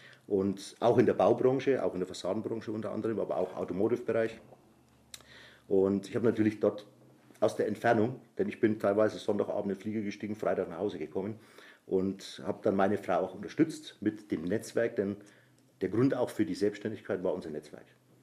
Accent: Naila, Bavaria, Germany; born there; also ursprünglich bin ich in Naila geboren.

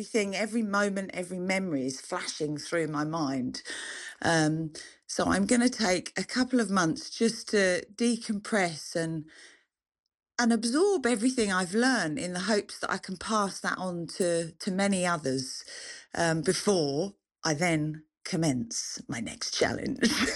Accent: Braintree, East of England, United Kingdom; also born or lived in Chelmsford / Brightlingsea; I'm being an Essex girl, born in Chelmsford, I grew up in Braintree, and then I moved to Brightlingsea, and I've spent much of my life living there. It's coastline.

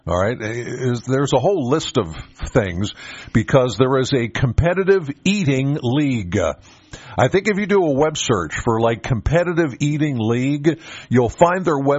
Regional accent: Penns Valley, Pennsylvania, United States; And I think for my farmer friends, I'm from Penns Valley, my farmer friends, yeah, they're thinking, yeah, we could use a little rain right now.

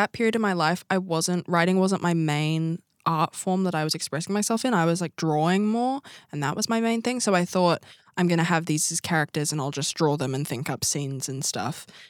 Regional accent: Christchurch, Canterbury, New Zealand; I'm 18. I'm from Christchurch

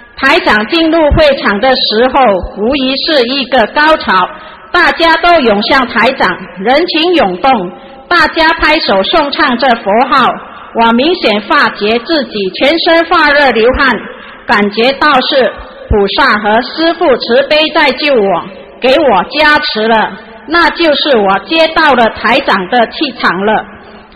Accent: Perak, Malaysia; 我是来自马来西亚霹雳巴干车来的

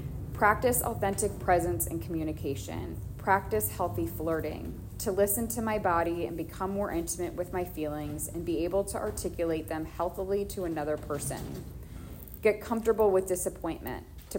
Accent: Washington, District of Columbia, United States; now in Los Angeles, United States; I find that living in Los Angeles, and I've been here for 2 years, I come from Washington, D.C., which they call the Hollywood for ugly people.

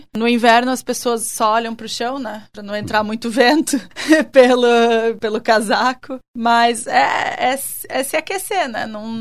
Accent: Blumenau, Santa Catarina, Brazil; eu nasci aqui em Blumenau e no bairro Vitor Konder.

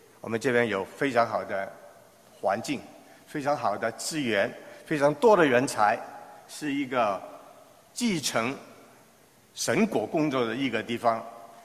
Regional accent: Hong Kong; 我在香港长大。60年代、70年代

